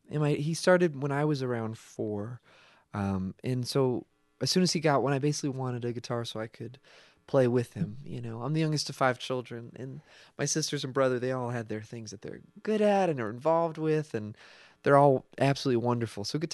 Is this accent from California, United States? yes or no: yes; California, United States; I'm from Northern California.